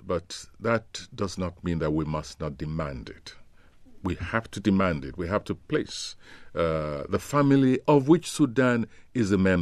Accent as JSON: {"language": "English", "region": "Western Nigeria", "country": "Nigeria", "tie": "born or raised there", "said": "Not far from my hometown, in fact."}